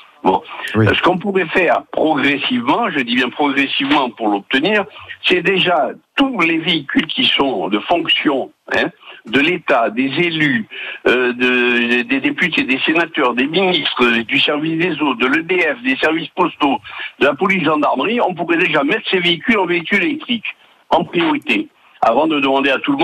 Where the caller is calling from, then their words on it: Bouc-Bel-Air, Provence-Alpes-Côte d'Azur, France; de Bouc-Bel-Air, je suis un fidèle écouteur.